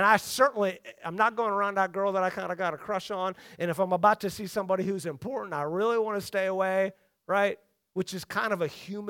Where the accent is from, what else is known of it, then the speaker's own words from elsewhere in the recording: United States; I'm not a Samaritan, I'm an American.